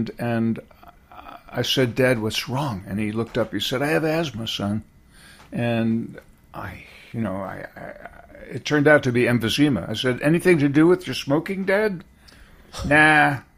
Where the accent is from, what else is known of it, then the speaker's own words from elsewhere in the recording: California, United States; Coming from California, I was going out to college in Berkeley